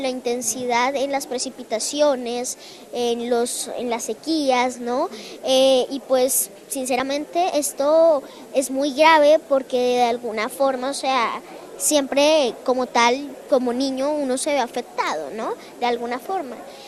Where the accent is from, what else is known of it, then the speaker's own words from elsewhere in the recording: Bogotá, Colombia; born there; also born or lived in Villeta; Sí, yo nací en Bogotá, pero yo me considero un villetano, que es el pueblo, es una zona rural exactamente de Colombia, muy bonita sinceramente.